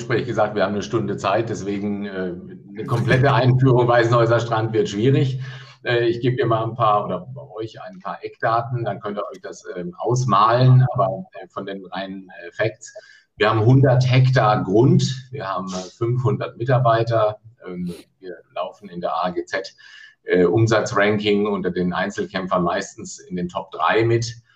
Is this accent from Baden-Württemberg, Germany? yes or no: yes; Karlsruhe, Baden-Württemberg, Germany; der Oberbürgermeister meiner Heimatstadt Karlsruhe